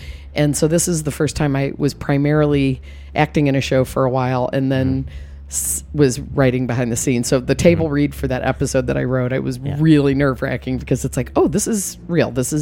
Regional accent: Midwest, United States; And I grew up in the Midwest, so it's very recognizable to me of all those kind of strange school characters

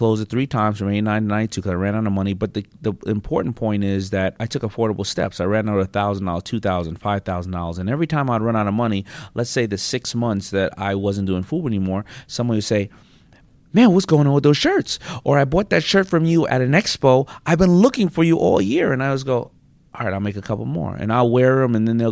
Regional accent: Queens, New York, United States; growing up in Hollis, Queens, I mean, listen, everybody's from Queens.

